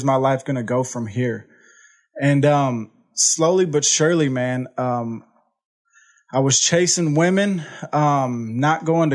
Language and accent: English; Houston, Texas, United States; I'm from Houston, Texas. I grew up in an amazing family. I'm a middle child.